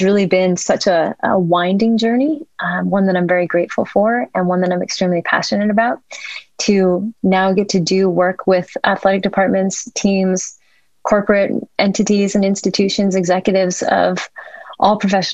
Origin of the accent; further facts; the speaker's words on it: California, United States; And I was originally from the Bay Area.